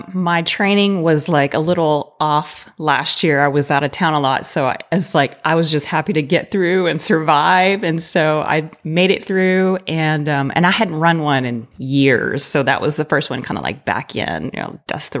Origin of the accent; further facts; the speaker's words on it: Texarkana, Texas, United States; So I have born and raised in Texas, but I grew up in East Texas in Texarkana.